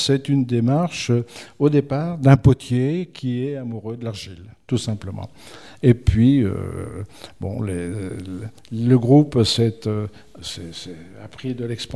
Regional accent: Nantes, Pays de la Loire, France; je suis nantais.

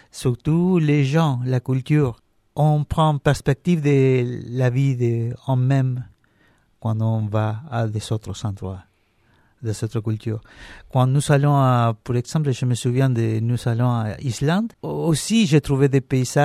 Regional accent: Buenos Aires, Argentina; born there; French is a second language; Oui, je suis né à Buenos Aires.

